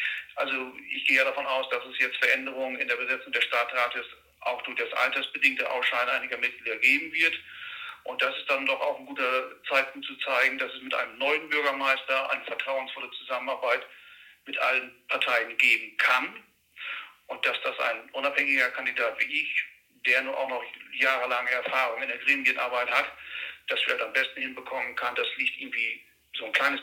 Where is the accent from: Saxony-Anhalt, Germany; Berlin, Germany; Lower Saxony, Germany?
Lower Saxony, Germany; Leer; ich bin 58 Jahre alt, verheiratet, Vater einer 20-jährigen Tochter, geboren in Leer, aufgewachsen in Heißfelde